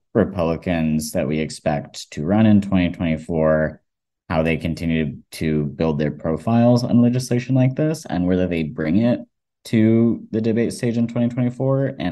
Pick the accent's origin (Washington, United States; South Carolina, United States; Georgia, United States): Georgia, United States; I grew up in Georgia, and also growing up in the South as a trans person, I can get kind of defensive about like why I enjoyed growing up there.